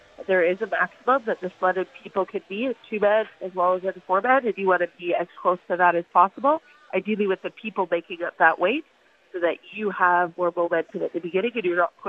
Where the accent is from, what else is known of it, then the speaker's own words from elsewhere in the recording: Calgary, Alberta, Canada; I'm born and raised in Calgary, so I had seen the track there.